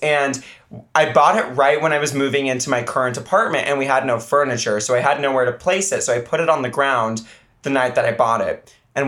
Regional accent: Kirkland, Washington, United States; I grew up in Kirkland, and specifically in this neighborhood, Crestwoods.

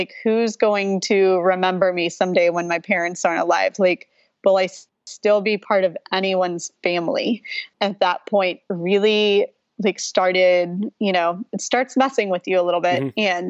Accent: Houston, Texas, United States; I grew up outside of Houston and then went out of state for college and grad school, and then came back to Houston after grad school.

